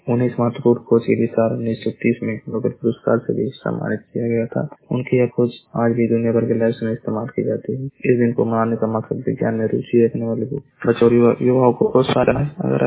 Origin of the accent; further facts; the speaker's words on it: Maharajganj, Uttar Pradesh, India; मैं जिला महाराजगंज का निवासी हूँ।